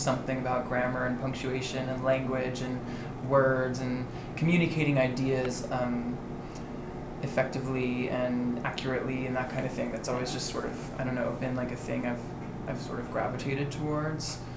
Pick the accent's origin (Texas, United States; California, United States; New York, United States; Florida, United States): Texas, United States; also born or lived in Canada